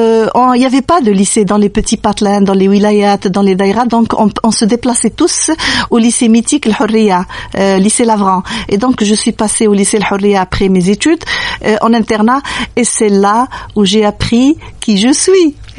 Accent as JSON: {"language": "French", "country": "Algeria", "said": "je suis algérienne, je viens d'une région de Guelma"}